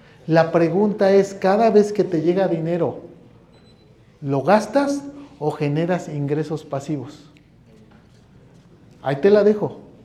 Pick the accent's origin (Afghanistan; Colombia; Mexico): Mexico; Huajuapan, Oaxaca; also born or lived in Xalapa, Veracruz; Yo tenía una casa en Jalapa cuando yo estuve en Jalapa, Veracruz, varios años, luego me vine a Oaxaca otra vez, yo soy de Huajuapan, pero aquí tengo toda mi vida casi.